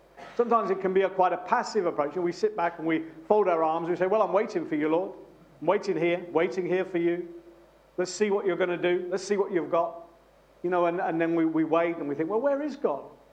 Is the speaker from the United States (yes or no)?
no; United Kingdom; We're very British, aren't we?